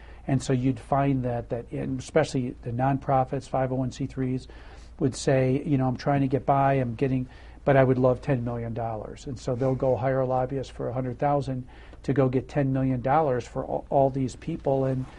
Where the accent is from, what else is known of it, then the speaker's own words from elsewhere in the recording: Detroit, Michigan, United States; and I grew up in Detroit, and so, you know, I thought I knew a lot more about minorities